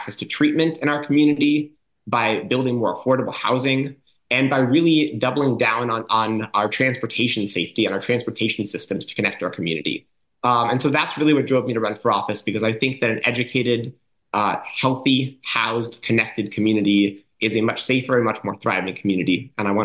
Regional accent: Ashland, Oregon, United States; born there; I was born in Ashland, Oregon

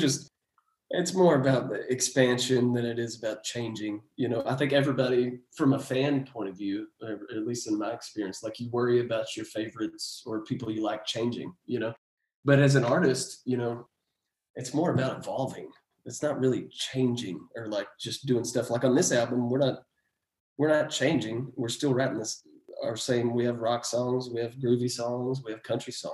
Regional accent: Texas, United States; We pay bills in Texas. Yeah. I don't know how much we're actually there, but yeah, we're from Texas for sure.

